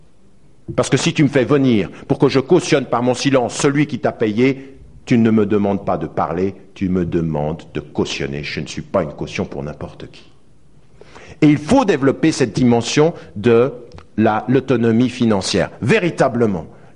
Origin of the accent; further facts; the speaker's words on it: France; Je suis français et au nom de ma conscience et de ma nationalité, je vais dénoncer toutes les dictatures.